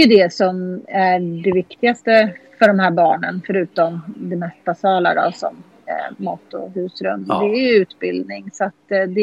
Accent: Thailand; now in Sweden; Ja, Thailand är ju mitt hemland

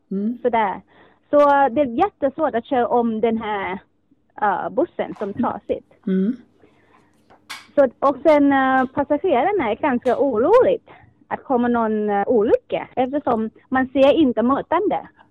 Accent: Kanchanaburi, Thailand; Swedish is a second language; now in Sweden; Jag kommer från Kantanaburi.

